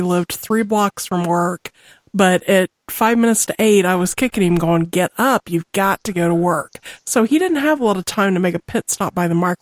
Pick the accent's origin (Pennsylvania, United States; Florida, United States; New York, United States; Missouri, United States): Missouri, United States; It's just, I'm from Missouri, you have to excuse me.